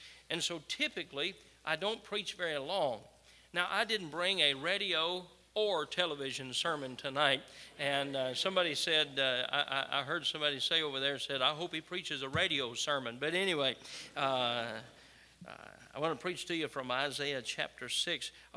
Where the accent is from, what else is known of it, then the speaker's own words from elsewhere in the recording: Kentucky, United States; I said, wait, folks, I'm a hillbilly from Kentucky.